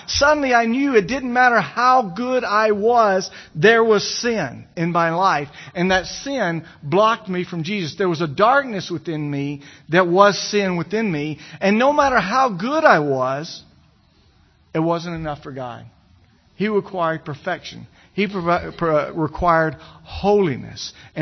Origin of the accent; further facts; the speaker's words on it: Gordo, Alabama, United States; I said, "Listen, lady, I was born and raised in Gordo, Alabama. I just don't know how to talk right anymore." So you have to have a right dialect to be able to be from Gordo, Alabama. As I grew up, I was in a small church